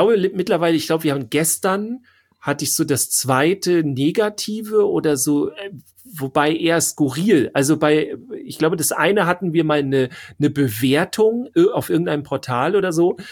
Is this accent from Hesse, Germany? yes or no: no; Schleswig-Holstein, Germany; Wir kommen aus Schleswig-Holstein.